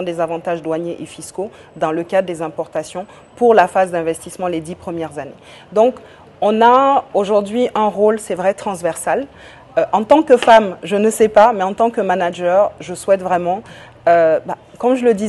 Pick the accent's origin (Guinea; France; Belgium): Guinea; on doit tous se donner la main en tant que Guinéen, entrepreneur, mais aussi administratif